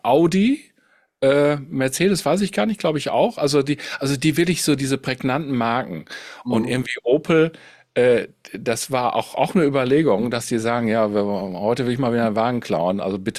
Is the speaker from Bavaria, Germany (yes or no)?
no; Münster, North Rhine-Westphalia, Germany; Ich bin ja ursprünglich komme ich aus Münster und deswegen ist Fahrrad da ein Thema.